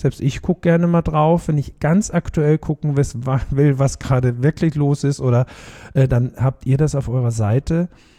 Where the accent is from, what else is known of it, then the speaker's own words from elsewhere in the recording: Austria; als Österreicher darf ich das sagen.